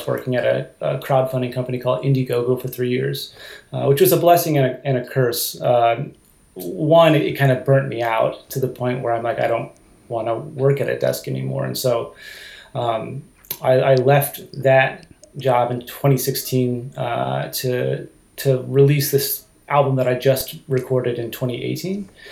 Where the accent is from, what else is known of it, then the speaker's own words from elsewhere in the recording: Westville, Indiana, United States; now in California, United States; And it's funny because I'm from Indiana, which is pretty far from California